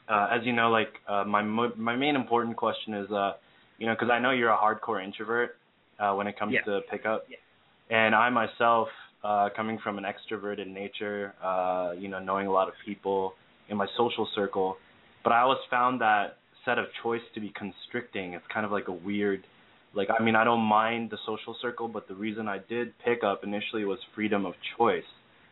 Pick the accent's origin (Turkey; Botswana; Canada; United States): Turkey; I'm actually from Turkey. I'm part brown, so not too brown.